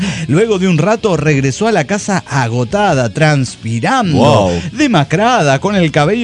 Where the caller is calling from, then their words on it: Chihuahua, Mexico; de Chihuahua, México.